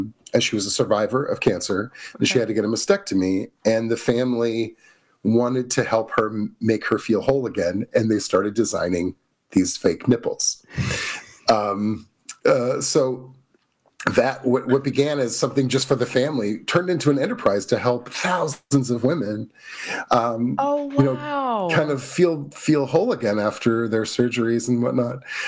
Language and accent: English; Missouri, United States; moved away; I'm originally from Missouri.